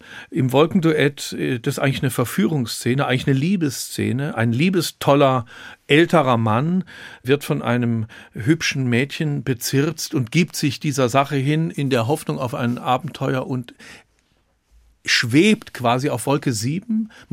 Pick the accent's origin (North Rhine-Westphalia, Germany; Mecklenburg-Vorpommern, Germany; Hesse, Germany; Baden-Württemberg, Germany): Baden-Württemberg, Germany; Heidelberg; Ich komme ja aus Heidelberg, gut, das ist 100 Kilometer südlich.